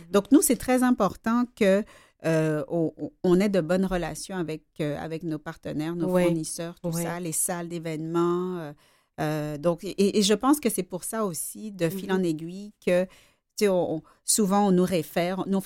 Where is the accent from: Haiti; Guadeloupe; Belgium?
Guadeloupe; now in Montreal, Canada; Étant donné que je viens de la Guadeloupe, que j'ai un cœur ensoleillé